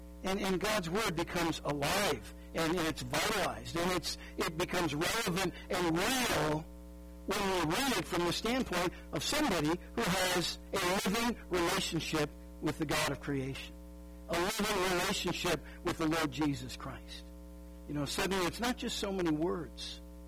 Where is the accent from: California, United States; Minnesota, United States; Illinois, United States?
Minnesota, United States; Ortonville; My hometown newspaper growing up is called the Ortonville Independent. Now, the name of the town itself tells you, I mean, you can just imagine what kind of a town Ortonville would be, okay?